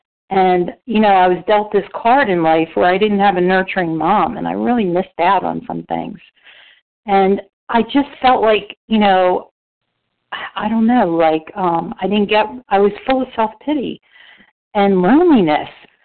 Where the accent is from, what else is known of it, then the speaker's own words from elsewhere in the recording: Pennsylvania, United States; I'm from Pennsylvania, just north of Philly. I used to live in Philly, South Street.